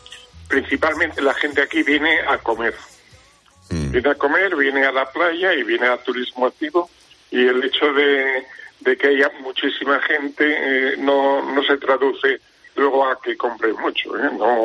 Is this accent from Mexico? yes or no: no; Ribadesella, Asturias, Spain; yo llevo aquí desde el año 88, yo soy de aquí de Ribadesella.